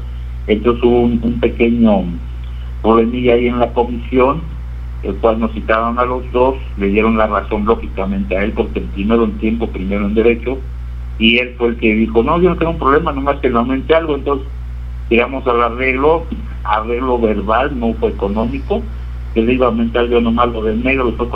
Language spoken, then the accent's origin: Spanish; Mexico City, Mexico; also born or lived in Veracruz; No, yo soy de Veracruz, pero desde los 2 años vivo aquí en la Ciudad de México. Mi familia está viviendo para la Ciudad de México, y ya soy más chilango que veracruzano.